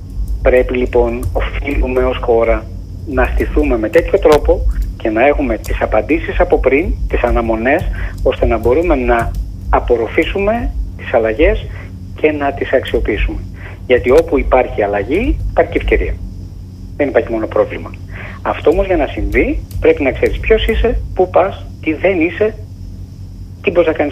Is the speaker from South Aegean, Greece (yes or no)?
no; Eastern Macedonia and Thrace, Greece; Ανατολική Μακεδονία και Θράκη, που είναι και η πατρίδα μου, δεν υπάρχει.